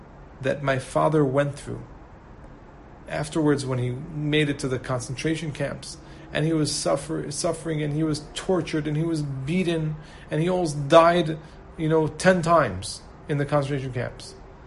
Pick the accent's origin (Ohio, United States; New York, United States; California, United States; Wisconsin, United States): New York, United States; we're not from here, we're from New York, and we're not from here.